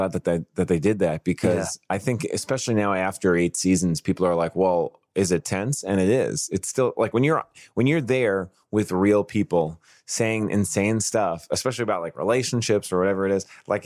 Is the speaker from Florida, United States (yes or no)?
no; New York City, New York, United States; I grew up in Staten Island, I know all these Italian things